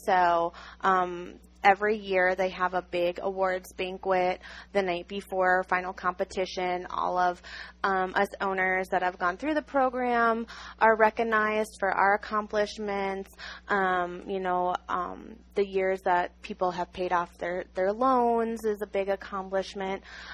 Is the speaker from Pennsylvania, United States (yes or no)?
no; Minnesota, United States; I grew up in Minnesota. I had no idea where Laughlin was.